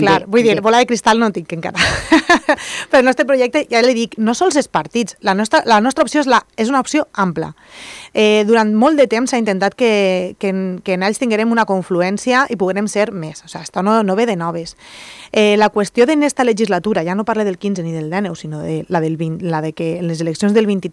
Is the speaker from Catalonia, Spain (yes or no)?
no; Elche, Valencian Community, Spain; jo allà on vaig la gent sap que sóc de Carrús.